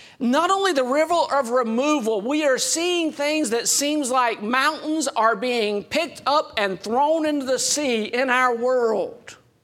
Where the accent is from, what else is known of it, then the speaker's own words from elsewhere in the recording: Georgia, United States; Growing up in South Georgia, we had a lot of rivers and swamps and alligators and snakes and mosquitoes.